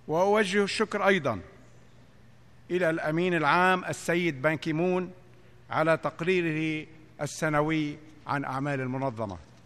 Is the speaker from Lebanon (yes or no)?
yes; Lebanon; جئتكم حاملاً هموم بلدي لبنان الواقع في قلب منطقة تشهد أحداثاً هائلة